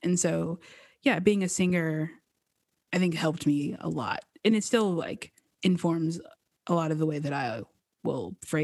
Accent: Murfreesboro, Tennessee, United States; I'm from Murfreesboro, which is really close to Nashville. It was like 30 minutes south of Nashville.

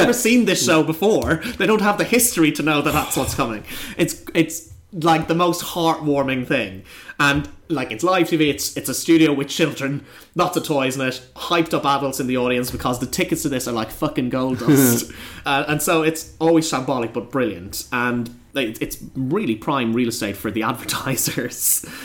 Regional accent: Ireland; As an Irishman, I have to tell you about the Late Late Toy Show.

